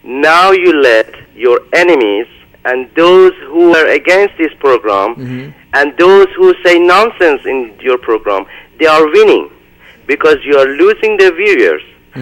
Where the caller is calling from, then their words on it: Norway; English is a second language; I'm calling from Norway.